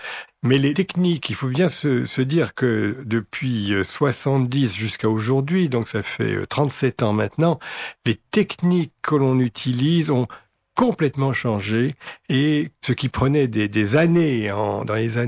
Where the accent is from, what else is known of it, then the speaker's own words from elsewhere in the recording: Belgium; Exactement. Je suis belge